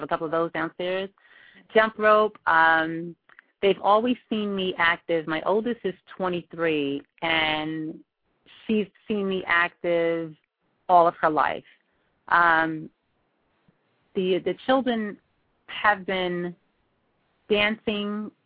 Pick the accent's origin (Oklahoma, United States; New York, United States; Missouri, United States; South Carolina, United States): New York, United States; South Bronx; Growing up in the South Bronx, my mom noticed that I had a very high energy level